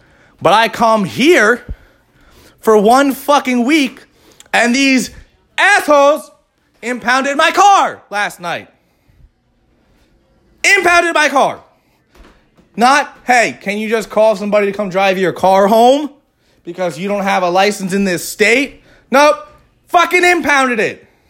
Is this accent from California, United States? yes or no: no; New Jersey, United States; moved away as an adult; Granted, I grew up in New Jersey my entire life until I was like 20, going on 21. Then I moved out.